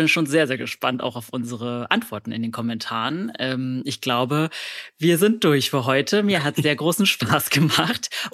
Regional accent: Berlin, Germany; also hätte ich jetzt sogar selber als Berliner nicht gedacht, dass Berlin die beste Stadt zum Laufen ist

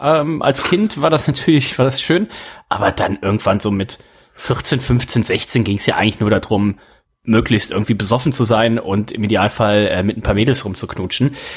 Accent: Odenthal, North Rhine-Westphalia, Germany; wir sind zum Beispiel ja in Odenthal zur Schule gegangen, 51519

